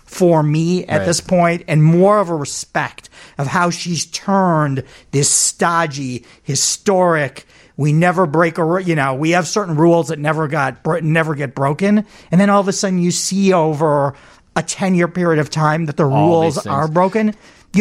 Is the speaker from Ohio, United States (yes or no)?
no; Chicago, Illinois, United States; I kind of live a three-part life in that I'm a broadcaster from Chicago.